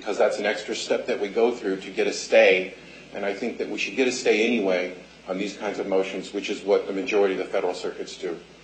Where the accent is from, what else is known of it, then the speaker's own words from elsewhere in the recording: Reno, Nevada, United States; I'm from Reno.